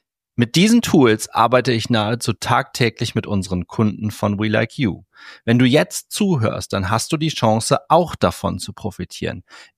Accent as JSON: {"language": "German", "region": "Lower Saxony", "country": "Germany", "said": "No, ich als Niedersachse kenne das ganz gut"}